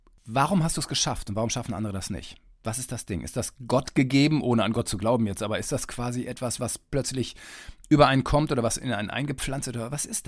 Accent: North Rhine-Westphalia, Germany; ich bin Westfale, also Ostwestfale Lipper.

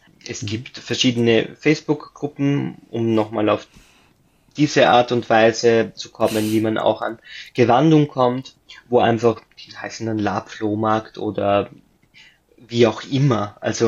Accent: Austria; also es gibt kleinere Händler, aber tatsächlich auch bei uns in Österreich

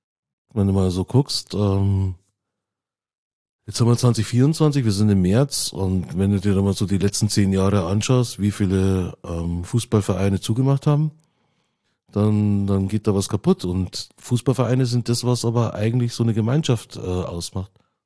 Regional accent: Bavaria, Germany; ich bin im ländlichen Gebiet, bin ich aufgewachsen im Süden von München, in der Nähe von Holzkirchen, und dort waren wir vielleicht 3 Nationalitäten.

